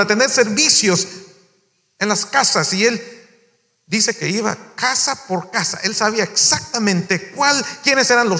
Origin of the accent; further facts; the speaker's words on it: El Salvador; Yo amo a mi país, El Salvador. Yo soy de El Salvador. Yo amo a mi país.